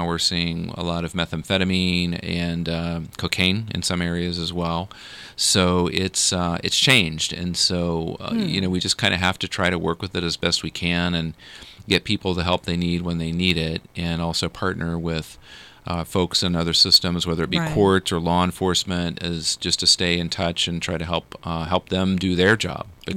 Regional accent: Ohio, United States; now in Marion, United States; I'm not from Marion originally. I grew up in Southern Ohio, and I have enjoyed being here because there are elements of this that do feel like home to me.

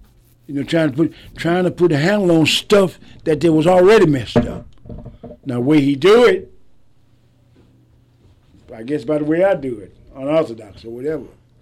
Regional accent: Waterloo, Iowa, United States; I'm from Waterloo, Iowa. I mean, my best friend was white. I never knew color till I come to the South.

